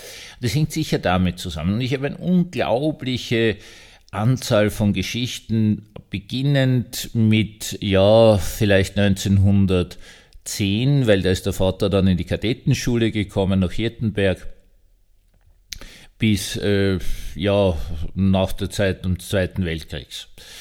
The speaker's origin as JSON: {"language": "German", "region": "Vienna", "country": "Austria", "said": "Ja, ich bin Wiener, ich trinke starken Kaffee."}